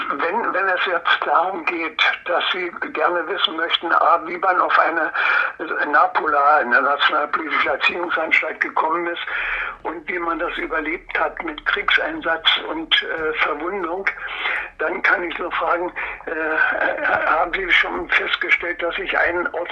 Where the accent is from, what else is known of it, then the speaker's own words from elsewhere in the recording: Templin, Brandenburg, Germany; born there; Ja, ich geboren bin ich in Templin in Uckermark, da wo Angela Merkel zu Hause ist.